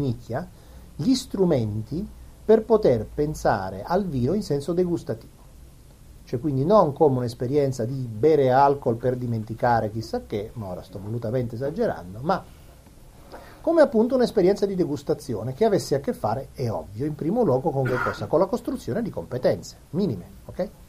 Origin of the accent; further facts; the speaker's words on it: Abruzzo, Italy; born there; Io per esempio sono nato in Abruzzo